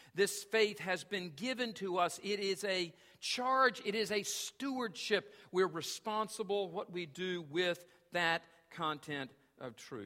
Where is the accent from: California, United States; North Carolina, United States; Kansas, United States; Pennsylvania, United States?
North Carolina, United States; I grew up in North Carolina. We called it wrestling, okay, with an A.